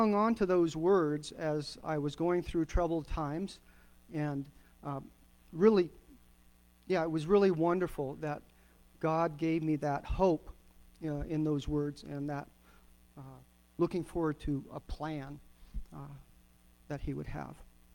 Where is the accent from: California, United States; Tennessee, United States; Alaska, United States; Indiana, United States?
Alaska, United States; I was born and raised in Alaska.